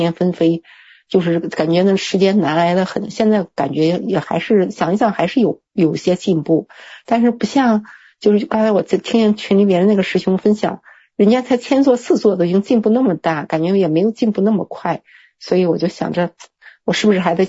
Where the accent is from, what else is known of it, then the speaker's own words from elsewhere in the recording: Zhengzhou, Henan, China; 郑州的。